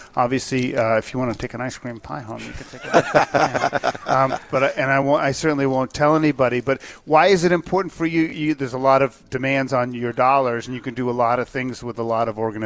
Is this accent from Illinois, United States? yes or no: no; Swampscott, Massachusetts, United States; I grew up in Swampscott, Massachusetts, where it's like one-third Irish, one-third Italian, one-third Jewish.